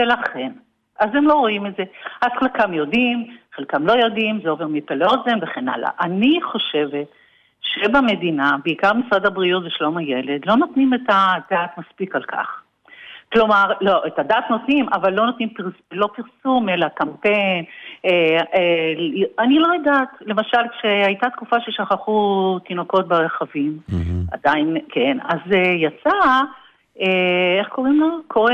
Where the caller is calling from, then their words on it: Herzliya, Tel Aviv District, Israel; אני מהרצליה.